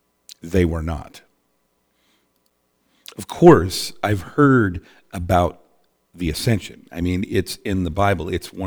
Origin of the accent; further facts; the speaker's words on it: British Columbia, Canada; Well, growing up in British Columbia, you know, God's country, one of the things that I never heard about